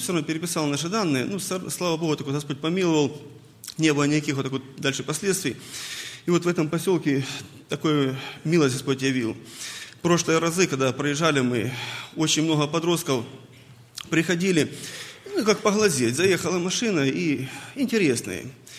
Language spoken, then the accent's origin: Russian; Ukraine; так как я с Украины сам